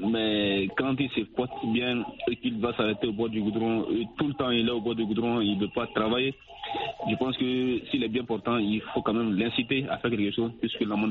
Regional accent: Mali; Effectivement, les talibés, c'est un terme sénégalais. Chez nous, au Mali, on les appelle les grébous.

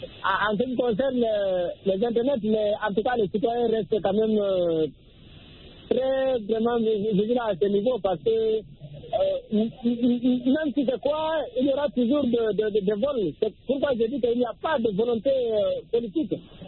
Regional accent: Guinea; moi, je vis en Guinée, par exemple, mon pays d'origine.

